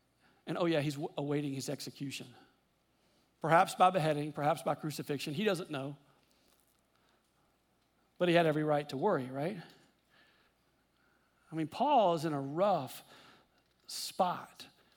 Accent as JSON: {"language": "English", "region": "Louisiana", "country": "United States", "tie": "born or raised there", "said": "I grew up in Louisiana, and we had either hurricanes or tornadoes regularly scheduled like every other Wednesday, right?"}